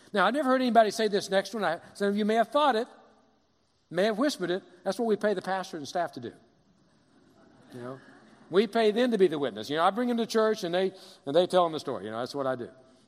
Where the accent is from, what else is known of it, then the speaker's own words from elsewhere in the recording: Kentucky, United States; You know, I'm a redneck from Kentucky. I say far and iron and Arn and all that.